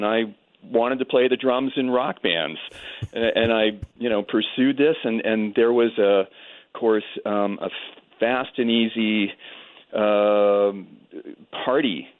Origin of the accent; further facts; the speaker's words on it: Massachusetts, United States; I grew up not far from where I am right this minute. I'm in a small city north of Boston, and I grew up in a small, nice community